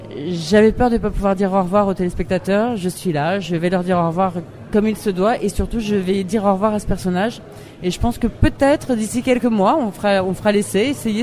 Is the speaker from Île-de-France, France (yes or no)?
yes; Paris, Île-de-France, France; Après, moi, je suis parisienne, donc c'est vrai que j'ai dit à un moment donné, bah, il va falloir qu'on rentre à Paris.